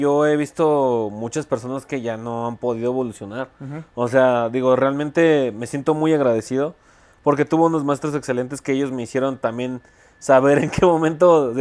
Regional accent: Mexico City, Mexico; Sí, yo soy de aquí de la ciudad.

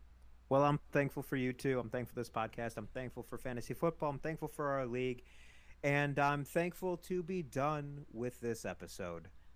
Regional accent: Ireland; I'm going to speak for Tom here, as Irish people. We'll own pretty much anything with a potato in it if you allow us to, so.

